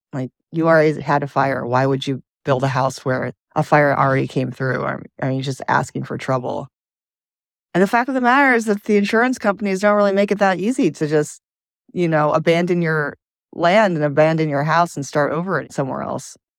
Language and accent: English; Michigan, United States; I grew up in Michigan. And so I still have a lot of friends there, family friends.